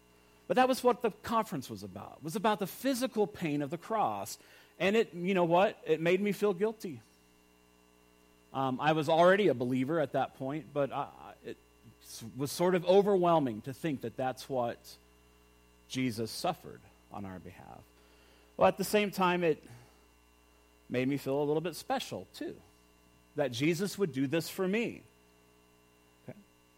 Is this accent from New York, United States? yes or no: no; Texas, United States; I mean, I grew up near Dallas. It's just in the air.